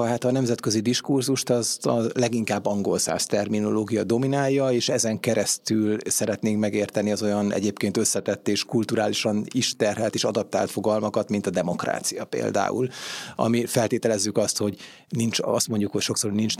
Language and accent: Hungarian; Debrecen, Hajdú-Bihar, Hungary; Igen, ennek ellenére Debrecenben nőttem fel, édesapám szíriai